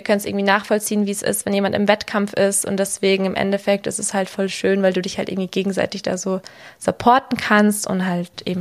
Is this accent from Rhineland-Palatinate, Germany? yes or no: no; Reichersbeuern, Bavaria, Germany; Ich komme aus Reichersbeuern und dort haben wir auch einen Eisplatz im Dorf.